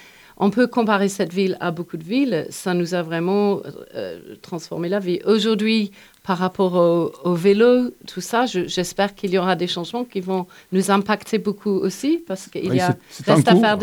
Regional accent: Yorkshire and the Humber, United Kingdom; moved away as an adult; now in Montpellier, France; j'ai passé plus de ma vie ici qu'en Angleterre maintenant. Parce que ça fait plus de 30 ans que je vis là et que je suis partie de Yorkshire à 18 ans.

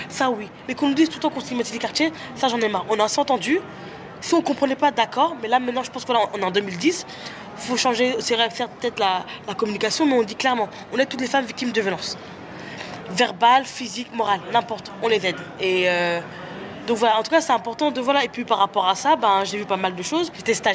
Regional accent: Choisy-le-Roi, Île-de-France, France; moi, effectivement, je viens de Choisy-le-Roi, dans le Val-de-Marne, dans le 94

